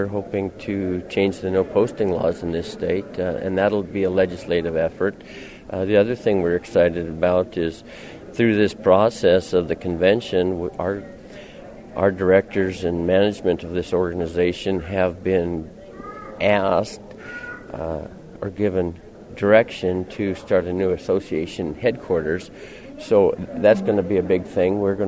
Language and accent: English; Mackville, North Dakota, United States; My family and I, we ranch at Mackville, North Dakota. Our family's been there for many, many years.